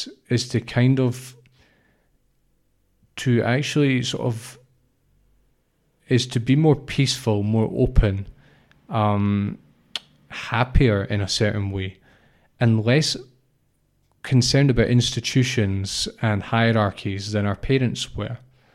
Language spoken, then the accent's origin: English; Scotland, United Kingdom; I'm Scottish, I'm proud to be Scottish, but I don't feel identified as Scottish as a lot of people do in the country